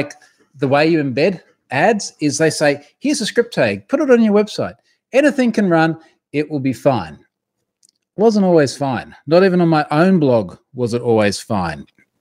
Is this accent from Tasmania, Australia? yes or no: no; Queensland, Australia; my home state here in Queensland